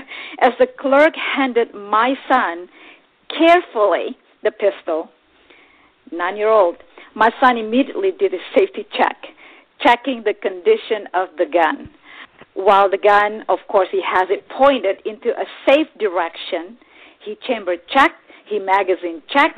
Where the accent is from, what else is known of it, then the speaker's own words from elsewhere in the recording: Texas, United States; I grew up in Texas since I was a little kid.